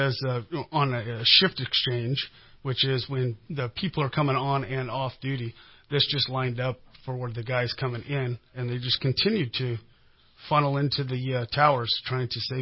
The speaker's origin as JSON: {"language": "English", "town": "Cottonwood", "region": "California", "country": "United States", "tie": "born or raised there", "said": "Well, I was raised in Cottonwood."}